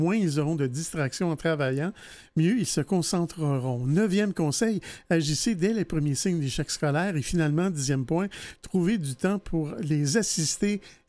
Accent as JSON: {"language": "French", "town": "Montreal", "region": "Quebec", "country": "Canada", "said": "Et je voulais parler ici chez nous, à Montréal"}